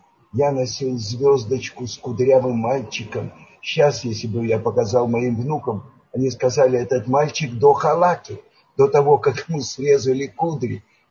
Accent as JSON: {"language": "Russian", "town": "Odesa", "region": "Odesa Oblast", "country": "Ukraine", "tie": "born or raised there", "said": "Я родился в Одессе. И возле меня была Соборная площадь."}